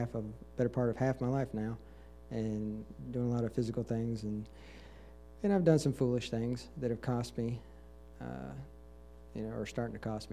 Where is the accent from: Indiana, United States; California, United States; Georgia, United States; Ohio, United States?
Georgia, United States; Gainesville; I'm from Gainesville, Georgia, and I've come to see Sister Christy Coles here